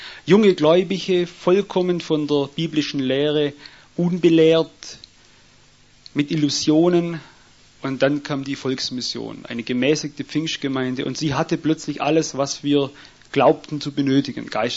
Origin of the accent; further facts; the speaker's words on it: Albstadt, Baden-Württemberg, Germany; ich komme aus Tailfingen, aus Albstadt.